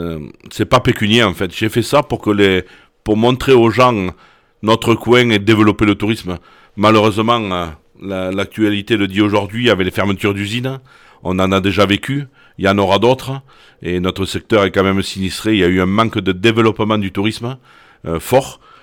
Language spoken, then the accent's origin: French; Gourdan, Occitanie, France; born there; Voilà, moi j'habite à Clarac, je suis né à Gourdan, j'étais immigré à Clarac, parce que c'est de l'autre côté de la Garonne, pour les gens d'ici, ça reste un autre secteur. Et j'ai un pied de terre à Gembry, où j'y suis souvent